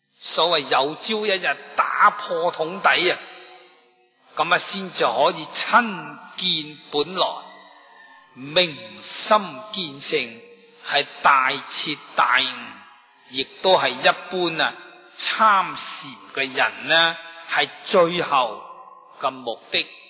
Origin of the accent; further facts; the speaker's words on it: China; 其实呢在我哋中国佛法虽然呢好广大，禅与共净呢两大学术呢好适合我哋中国人